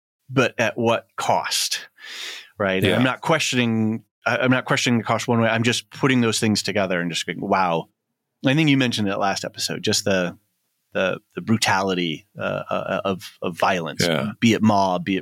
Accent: Seattle, Washington, United States; I'm originally from Seattle

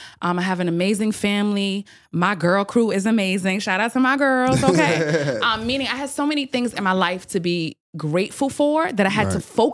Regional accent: Brooklyn, New York, United States; Because I'm from Brooklyn.

